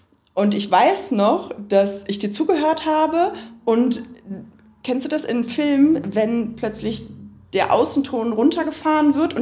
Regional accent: Düsseldorf, North Rhine-Westphalia, Germany; ich komme aus Düsseldorf

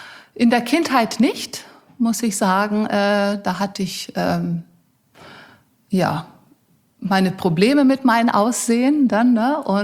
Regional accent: Brazil; Und ich fühle mich als Brasilianerin dann.

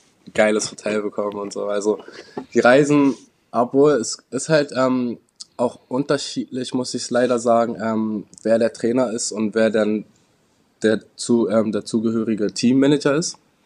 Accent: Berlin, Germany; Und ich komme ja aus Berlin

